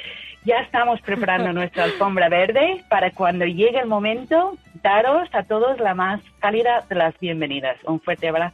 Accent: Malahide, Leinster, Ireland; por supuesto tengo que mencionar mi pueblo, que es Malahide, que tiene un castillo espectacular es precioso

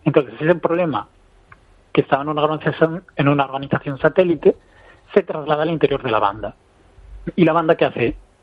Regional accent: Asturias, Spain; no soy vasco, soy asturiano, entonces digamos que de alguna forma que soy una persona externa que ha ido al País Vasco a estudiar este tema

